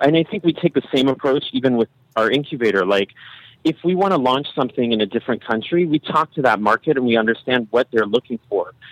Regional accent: Berkeley, California, United States; maybe this is because I come from Berkeley and I'm like, a Californian

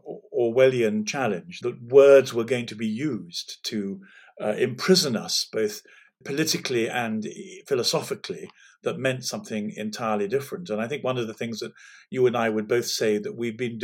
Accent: England, United Kingdom; But we are English and this is our country and we shouldn't have to be described as fascists.

